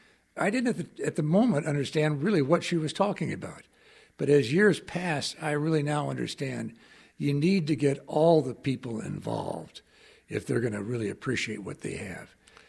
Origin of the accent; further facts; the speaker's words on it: Indianapolis, Indiana, United States; I grew up in Indianapolis, Indiana. My father was a physician. My mother was a homemaker.